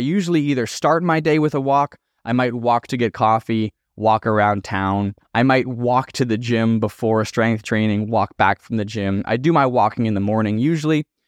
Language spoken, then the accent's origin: English; Erie, Pennsylvania, United States; Back in my hometown of Erie, Pennsylvania, our local mall, the Mill Creek Mall, we have these things called mall walkers.